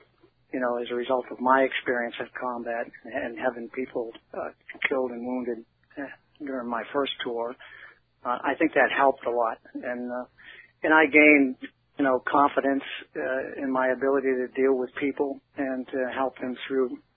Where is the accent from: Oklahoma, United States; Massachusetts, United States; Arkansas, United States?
Massachusetts, United States; Boston; settle in Boston, which was my hometown, which was obviously very attractive. And my wife was from Boston as well